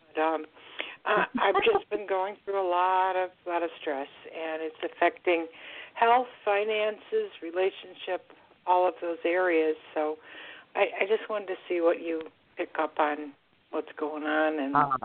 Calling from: Florida, United States; I'm calling from Florida.

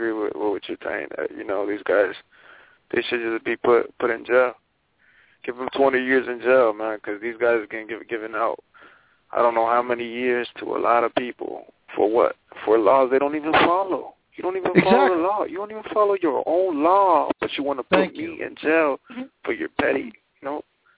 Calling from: Chicago, Illinois, United States; I'm calling right here with my friend Joey, and we're calling from Chicago.

